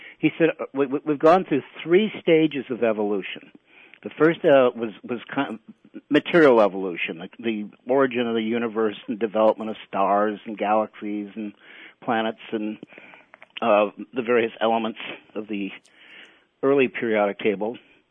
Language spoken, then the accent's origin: English; California, United States; I'm from the San Francisco Bay Area. And what I didn't know about growing up there, because I took it for granted, is that area is real much a leading edge, cutting edge tip of a new Renaissance culture.